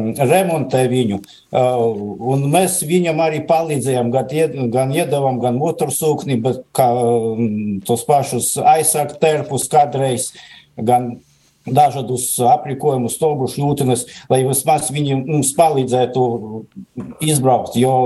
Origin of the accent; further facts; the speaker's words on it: Daugavpils, Latgale, Latvia; esmu no Daugavpili pats, ja